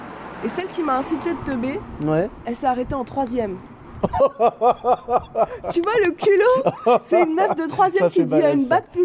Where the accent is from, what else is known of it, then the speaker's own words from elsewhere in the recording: Paris, Île-de-France, France; Moi, je suis de Paris.